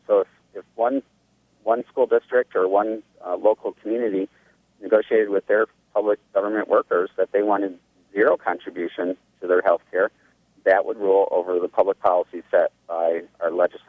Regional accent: Michigan, United States; You know, I come from from Southeast Michigan, very strong. All my family were union members in the private sector

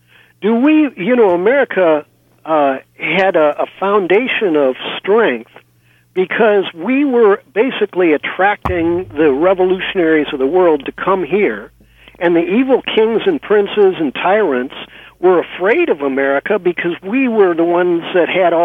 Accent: United States; Well, yeah, because I'm an American

